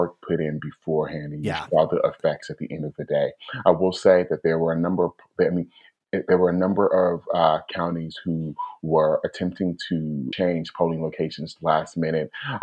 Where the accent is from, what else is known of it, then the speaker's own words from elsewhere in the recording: Georgia, United States; I grew up in South DeKalb, which is predominantly Black.